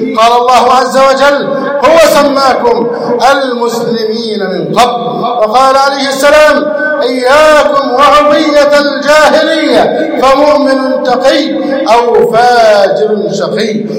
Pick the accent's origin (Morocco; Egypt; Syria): Egypt; اللهم احفظ بلدنا مصر، اللهم احفظ مصرنا